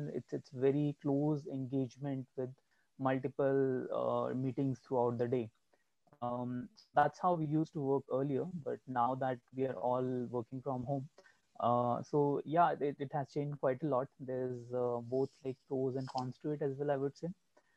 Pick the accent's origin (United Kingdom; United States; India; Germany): India; Chandigarh; I'm actually based out of my hometown. So I'm originally from Chandigarh. So currently, staying with my parents.